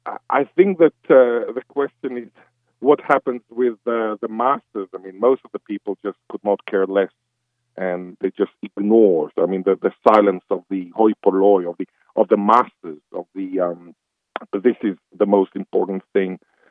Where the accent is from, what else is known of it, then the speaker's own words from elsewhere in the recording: Israel; I come from Israel.